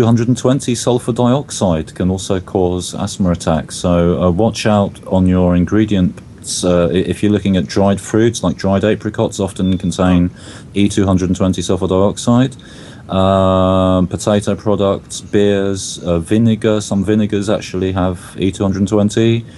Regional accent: England, United Kingdom; I ended up being flatlined at a hospital on more than one occasion growing up in England.

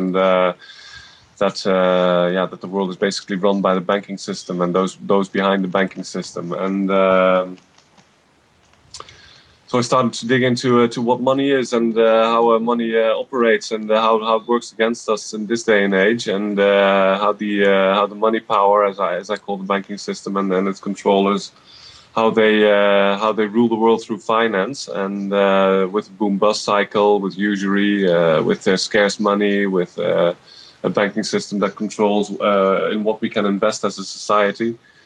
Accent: Netherlands; from the Netherlands

